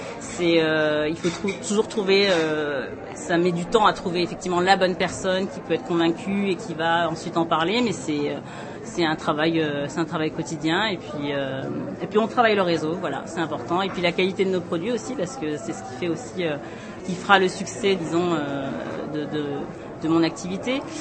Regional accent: France; also born or lived in London; c'est vrai que venant de Londres et en tant que Française

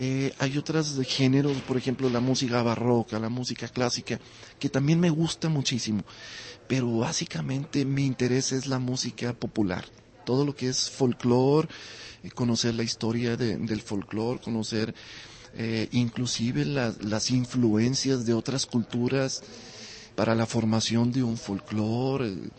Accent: Monterrey, Nuevo León, Mexico; now in Prague, Czechia; que es mi tierra, Monterrey

